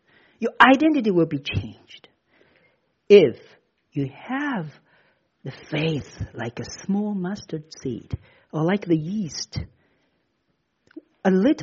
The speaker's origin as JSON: {"language": "English", "region": "Shanghai", "country": "China", "tie": "born or raised there", "said": "I was in my hometown, a small town nearby Shanghai. I was speaking to a group of Christians, you know, probably 5 miles away from the place where I was born."}